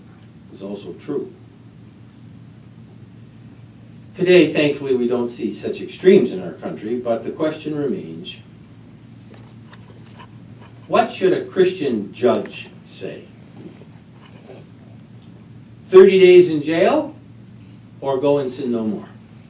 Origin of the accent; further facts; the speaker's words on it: Michigan, United States; I grew up in Michigan, and the Great Lakes are something we're very proud of.